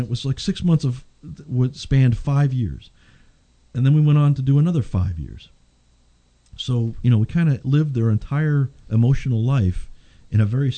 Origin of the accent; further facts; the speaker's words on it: Bronx, New York, United States; born there; also born or lived in Yonkers / Clifton / Parsippany / Rockaway; I was born in the Bronx, New York. I lived in Yonkers, and then I moved to Clifton for 5 years. Then I moved to Parsippany for 11 years, and then I moved to Rockaway when I was married.